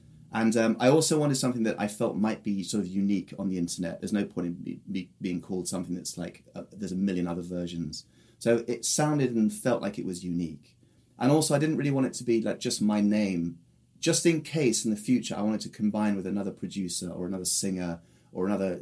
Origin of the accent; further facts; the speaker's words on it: England, United Kingdom; Yeah, so I am half Spanish, and I was raised in England.